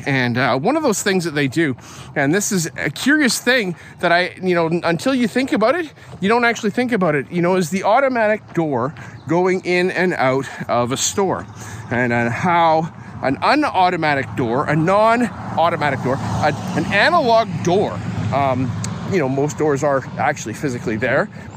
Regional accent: British Columbia, Canada; And so I'm from British Columbia. This was super relevant to me, Tom.

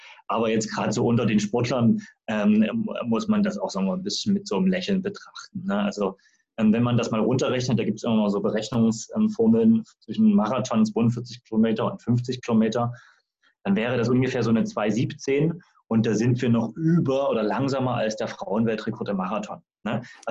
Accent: Dresden, Saxony, Germany; also born or lived in Rostock; now in Berlin, Germany; ich stamme ursprünglich aus Dresden und habe da auch studiert. Und bin dann so über die Wege Rostock 2015 nach Berlin gekommen.

